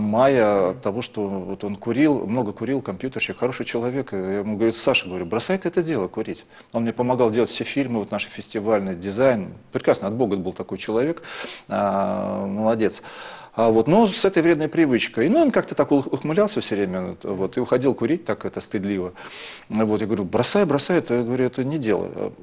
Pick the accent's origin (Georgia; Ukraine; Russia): Georgia; Я сам грузин, и не представляю себе, что такое застолье без каких-то добрых слов, без тостов.